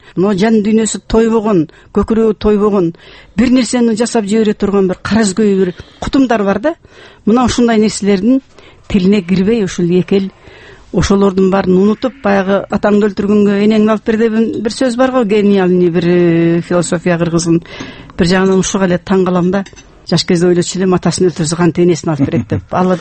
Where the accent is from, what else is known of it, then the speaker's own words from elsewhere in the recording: Osh, Osh Region, Kyrgyzstan; менин деле өзүм оштукмун биз өзбектер менен коюн колтук алыша жашадык